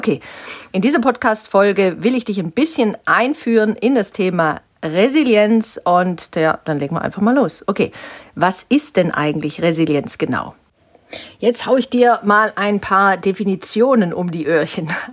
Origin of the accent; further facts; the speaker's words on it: Baden-Württemberg, Germany; ich bin eben im Schwäbischen aufgewachsen und da hatten wir direkt vor der Haustür einen Wald